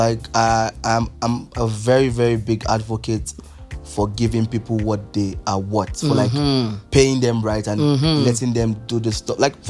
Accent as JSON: {"language": "English", "country": "Nigeria", "said": "So when I walk in and I'm like, I'm Nigerian."}